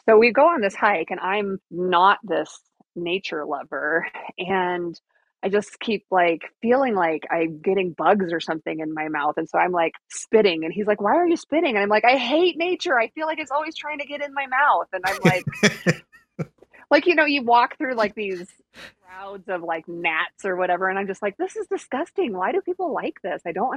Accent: Michigan, United States; Well, and I grew up in Michigan, so it's not like I don't know what humidity is.

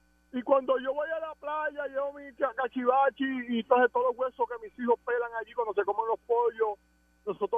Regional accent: Puerto Rico; Nosotros somos puertorriqueños que aprovechamos nuestros recursos, ¿entiendes?

